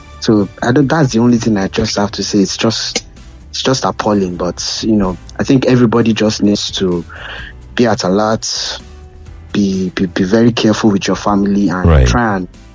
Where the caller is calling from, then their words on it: United Kingdom; I'm calling from the UK.